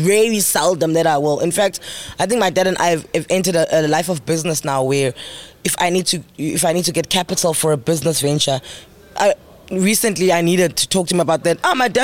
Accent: Mthatha, Eastern Cape, South Africa; I'm from Umtata.

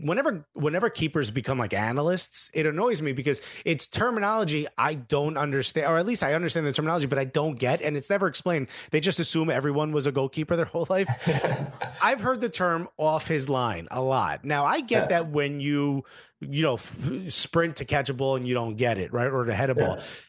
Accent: Newark, New Jersey, United States; Maybe it's because I'm from Newark

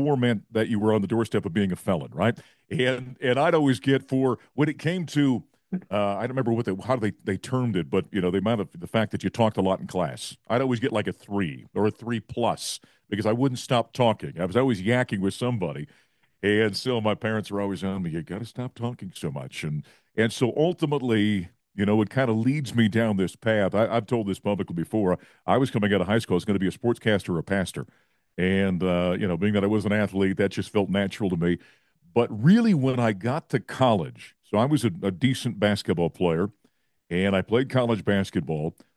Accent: North Dakota, United States; Growing up in North Dakota, where I did, the Minnesota Timberwolves were years away, so there wasn't a regional team that we followed.

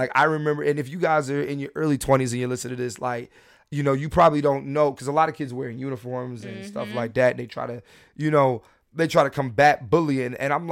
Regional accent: Philadelphia, Pennsylvania, United States; I'm going to tell you, growing up in Philly, right? Growing up in Philly.

